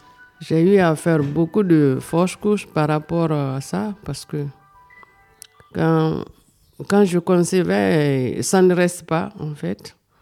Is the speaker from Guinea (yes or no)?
yes; Guinea; now in Mayenne, France; Je viens de la Guinée-Conakry. Et je suis en France depuis 7 mois.